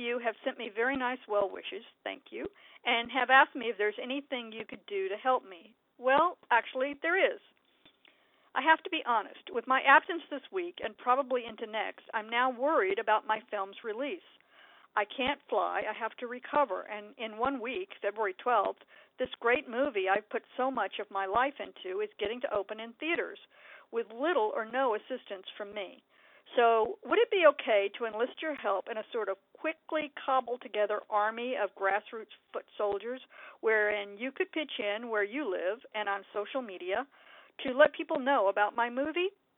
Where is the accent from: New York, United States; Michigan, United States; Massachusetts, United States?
Michigan, United States; Flint; plus going to Flint to help with the people of my hometown